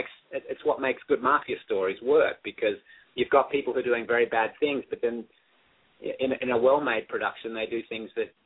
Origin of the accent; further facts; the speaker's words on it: Australia; Well, I'm an Australian, but because I don't really look like an Australian, I don't get to play Australian very often at all.